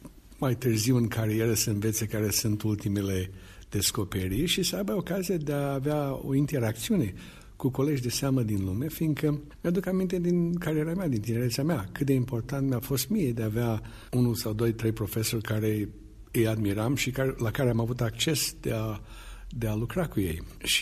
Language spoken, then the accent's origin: Romanian; Romania; îmi face o deosebită plăcere de a o face în țara mea natală și în acest an al Unirii.